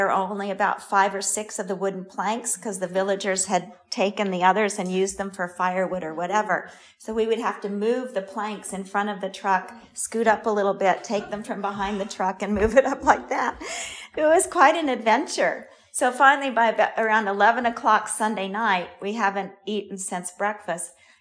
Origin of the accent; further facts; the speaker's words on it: Arizona, United States; And I grew up in Arizona, and we had citrus trees.